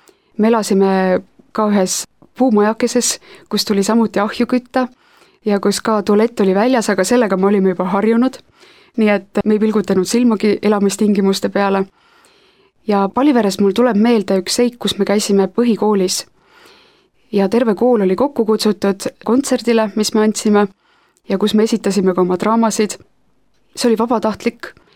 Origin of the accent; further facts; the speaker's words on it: Lihula, Lääne County, Estonia; kuna ma ise olen Lihula kandist pärit ja Kasari kooli lõpetanud, Kasari põhikooli, siis mul on seal kandis tuttavaid.